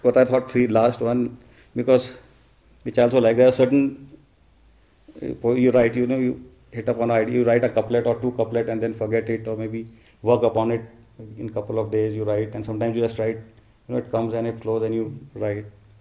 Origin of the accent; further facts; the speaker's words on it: India; first language Hindi; English is a second language; No, Hindi is my first language.